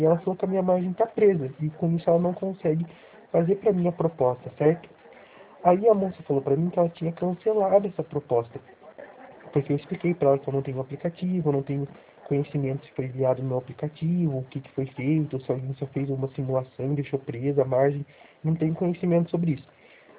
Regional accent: Capão Bonito, São Paulo, Brazil; born there; Na cidade de Capão Bonito.

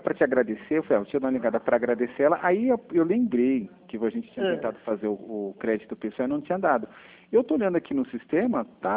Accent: Sorocaba, São Paulo, Brazil; Não, fui lá na minha cidade mesmo, em Sorocaba.

